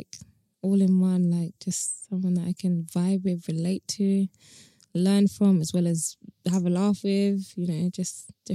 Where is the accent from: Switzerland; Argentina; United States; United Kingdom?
United Kingdom; Tottenham, London; You know, I grew up in an inner city neighborhood. So I grew up in Tottenham.